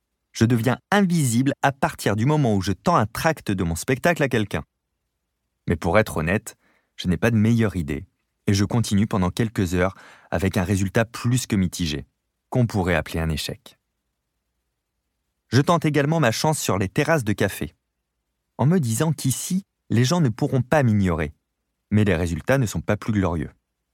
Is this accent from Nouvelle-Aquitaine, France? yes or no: yes; La Rochelle, Nouvelle-Aquitaine, France; born there; Je partage mon temps entre mon logement à Hénande, un village près de ma ville natale, La Rochelle